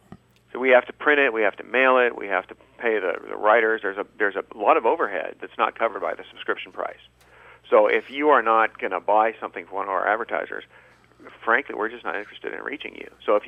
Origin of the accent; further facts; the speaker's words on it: Seattle, Washington, United States; Well, I grew up in a suburb of Seattle. I'm a fourth-generation Seattleite.